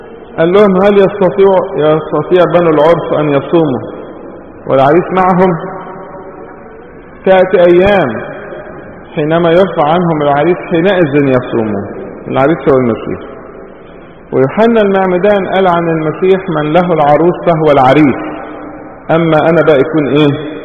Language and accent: Arabic; Egypt; احنا عندنا في مصر